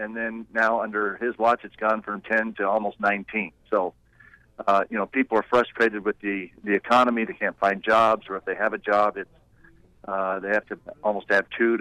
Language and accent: English; Tucson, Arizona, United States; born there; I was born in Tucson.